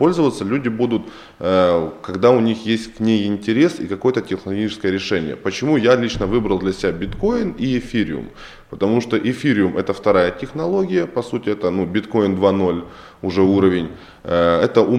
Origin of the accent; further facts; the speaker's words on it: Ukraine; я сам родом с Украины